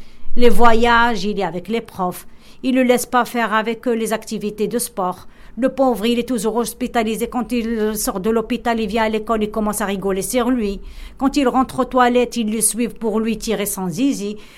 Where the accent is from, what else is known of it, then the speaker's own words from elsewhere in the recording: Casablanca, Casablanca-Settat, Morocco; je viens du Maroc, de Casablanca.